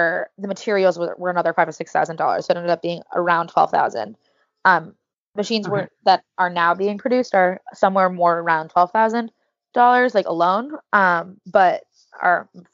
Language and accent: English; Los Angeles, California, United States; growing up in Hollywood and seeing the impact that media can have